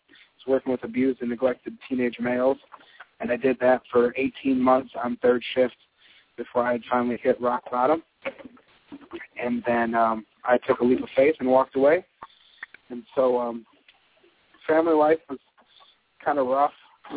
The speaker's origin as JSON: {"language": "English", "town": "Bay City", "region": "Michigan", "country": "United States", "tie": "born or raised there", "said": "I was born and raised here in Bay City, Michigan. I've been here my whole life. I'm 27 years old right now."}